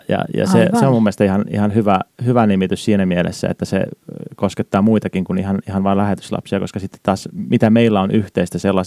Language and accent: Finnish; Jyväskylä, Central Finland, Finland; Mä oon kotoisin Jyväskylästä, jossa mä tällä hetkelläkin asun, mutta siihen väliin sitten mahtuu kaikenlaista.